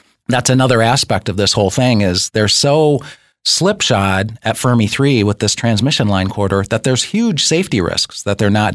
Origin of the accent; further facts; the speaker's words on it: Michigan, United States; I'm from Michigan, and I had no idea we had constrictors in Michigan.